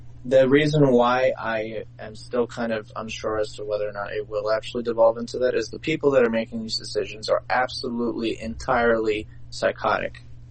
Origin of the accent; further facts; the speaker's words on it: New York, United States; New York, because I grew up in New York, we also have the largest Russian population in the entire United States.